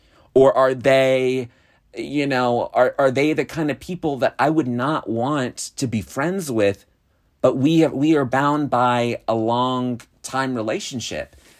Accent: United States; As an American, I thought it was one of the worst exercises in democracy that I have ever seen.

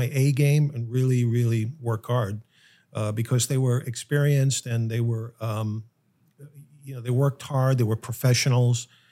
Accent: New York, United States; So I just thought, oh, you know, I'm from New York. New York, it's me.

